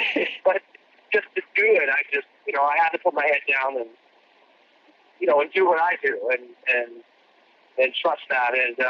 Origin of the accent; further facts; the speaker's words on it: Pennsylvania, United States; now in New York, United States; but I grew up outside of Pittsburgh, although I was Delco, so I grew up in rural Pennsylvania